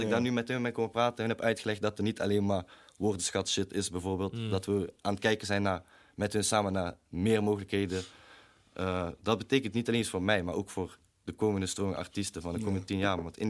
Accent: North Brabant, Netherlands; Bij ons in Brabant zeggen ze, sorry man, wil je nog cola erbij of zo?

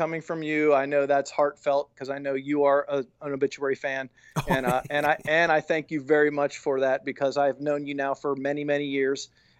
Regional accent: Tampa, Florida, United States; Because I am from Tampa. This is my town. I've been here 30 years. I love this town.

